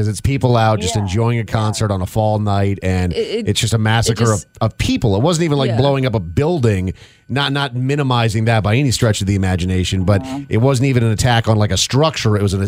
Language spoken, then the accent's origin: English; Minnesota, United States; I was raised in Minnesota.